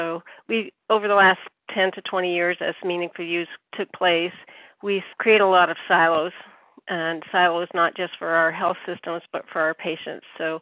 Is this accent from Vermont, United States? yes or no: yes; Vermont, United States; I was born and raised in Vermont.